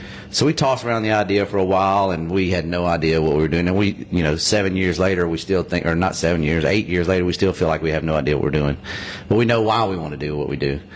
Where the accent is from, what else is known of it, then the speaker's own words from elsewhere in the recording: McGee, United States; But so I was I grew up in McGee, and I graduated in McGee in '96 and went to college for a little while.